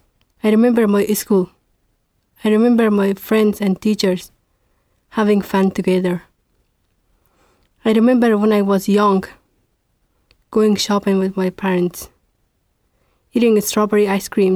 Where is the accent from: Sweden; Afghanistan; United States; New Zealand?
Afghanistan; I'm from Afghanistan, and my poem is about memories of my country.